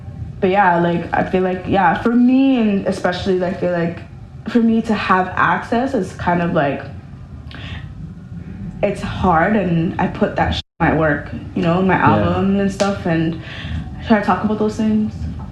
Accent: Canada; because I'm from Canada, right? So being in New York, it really like

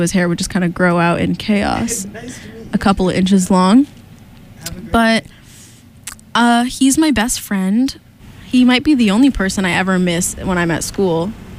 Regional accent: Somerville, Massachusetts, United States; I'm from Boston. I grew up in Somerville and, you know, the surrounding areas.

